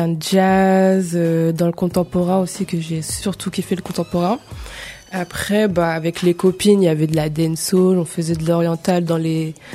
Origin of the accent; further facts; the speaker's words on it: Paris, Île-de-France, France; moi je viens de Paris, Paris 11, La Roquette, Sedaine, Bastille, La Tume, on connaît.